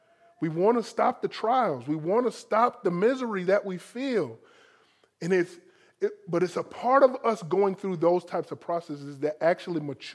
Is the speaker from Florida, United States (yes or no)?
yes; Florida, United States; moved away; Now, for me coming back into moving to Maryland, it was very difficult. I'm from Florida. It's sunny all year round.